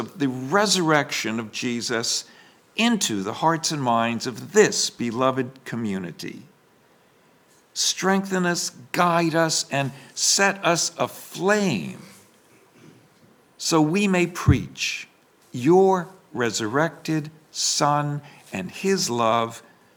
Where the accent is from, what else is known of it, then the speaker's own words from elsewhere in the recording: New Jersey, United States; And I was blessed to marry a Jersey girl. I grew up in a suburb of Asbury Park.